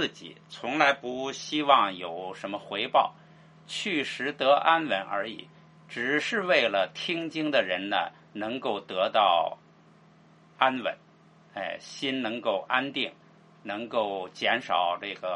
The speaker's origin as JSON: {"language": "Chinese", "country": "China", "said": "这个呢大家不要理解成就是我们中国人经常说的一句话"}